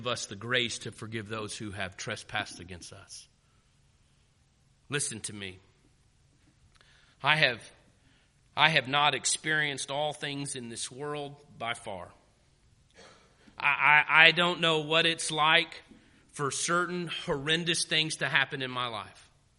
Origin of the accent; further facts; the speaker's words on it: Texas, United States; I grew up in Texas. And there are parts of Texas that are desert.